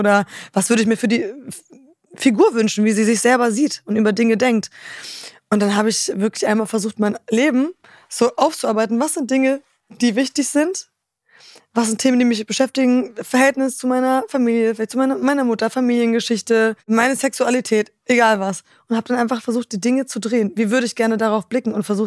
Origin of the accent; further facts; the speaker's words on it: Germany; born there; Ich bin in Deutschland geboren, aber nur g